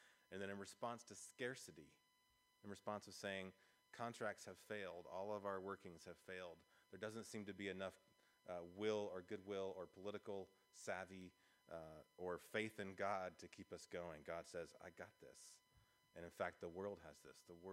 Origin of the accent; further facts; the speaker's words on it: the South, United States; I'm from the South. I think of something called kudzu.